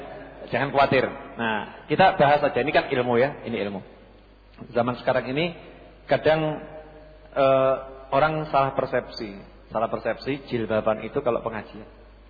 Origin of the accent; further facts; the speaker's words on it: Java, Indonesia; Kita orang Jawa enggak pakai jilbab. Kita orang Jawa itu pakainya kudung misalnya begitu.